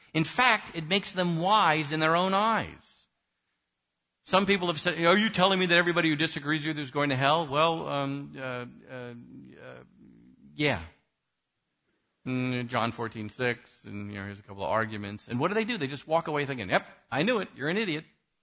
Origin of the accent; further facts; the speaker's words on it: New York, United States; is I'm originally from New York. So a New York Jew. So whatever you need to do to translate this to Maryland Gentile, do it, okay?